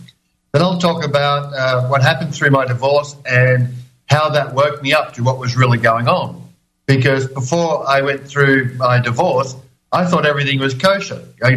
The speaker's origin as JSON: {"language": "English", "town": "Wagga Wagga", "region": "New South Wales", "country": "Australia", "tie": "born or raised there", "moved": "as an adult", "lives_now": "Europe", "said": "My accent has changed a little bit because I've been in Europe for 11 years now. But I grew up in a small town in rural Australia, halfway between Sydney and Melbourne, a place called Wagga Wagga."}